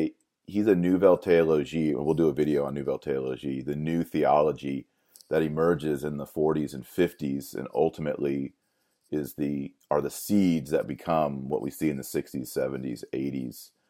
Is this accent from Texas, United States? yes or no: yes; Texas, United States; I don't care. I'm from Texas.